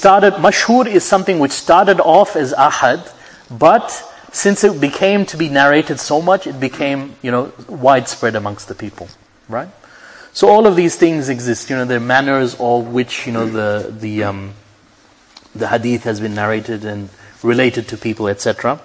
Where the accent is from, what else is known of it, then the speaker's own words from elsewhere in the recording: Melbourne, Victoria, Australia; I'm using MCG because I'm from Melbourne.